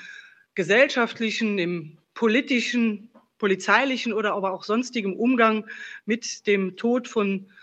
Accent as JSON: {"language": "German", "region": "Saarland", "country": "Germany", "said": "Ich persönlich, ich als Mensch, als Saarländerin"}